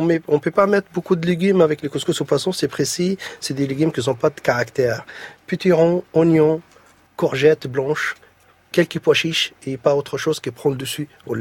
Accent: Zarzis, Medenine, Tunisia; Chez nous, à Zarzi, ça s'appelle le bzar.

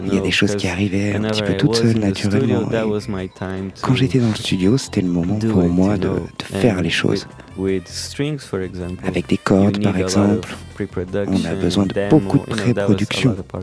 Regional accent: Brazil; et aussi parce que je suis brésilien. J'ai étudié la guitare brésilienne, c'est ma tradition.

